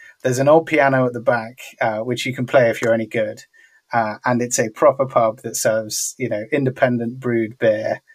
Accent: United Kingdom; now in Stockholm, Sweden; I'm based in Love Stockholm, it. But I'm British by background, right? I spent most of my career working in London.

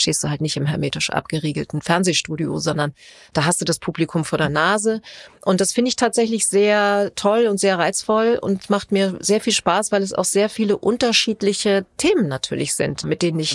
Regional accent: Hamburg, Germany; in Hamburg, wo meine Erinnerungen sind, die meisten Erinnerungen sind. Also meine Kindheit und all das, was man zum ersten Mal gemacht hat. Da ist für mich Heimat und deshalb ist Hamburg meine Heimat.

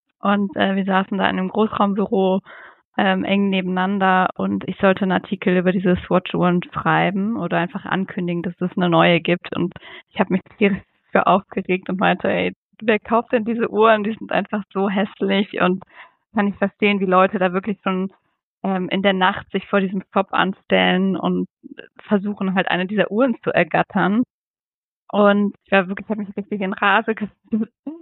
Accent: Germany; now in Switzerland; als Deutsche in der Schweiz

